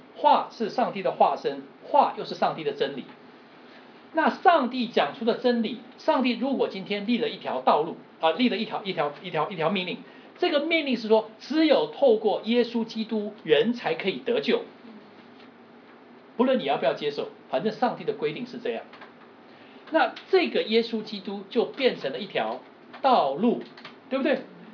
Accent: Taiwan; 至少我长大在台湾那个环境里面

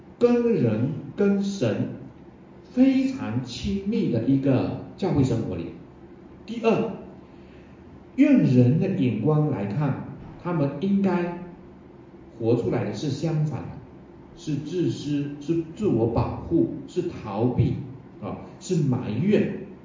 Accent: Malaysia; 我从马来西亚过来，我有时候都在一直想念，想念什么呢？想念我的家乡的食物啊、糕点啊等等，就那个一直从小吃到今天

